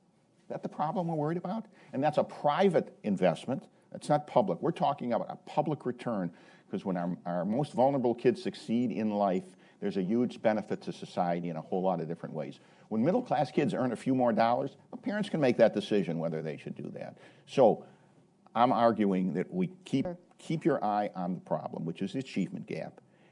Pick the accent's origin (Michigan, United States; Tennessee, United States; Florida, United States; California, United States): Michigan, United States; Detroit; Detroit, my hometown, something like 75% of the children in that town don't graduate high school